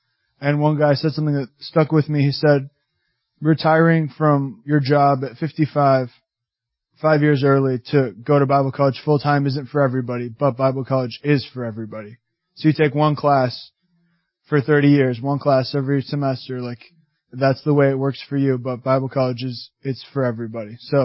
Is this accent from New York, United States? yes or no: no; Baltimore, Maryland, United States; I'm from Baltimore. I'm not from any like cool place like Finland or Brazil. Just Baltimore.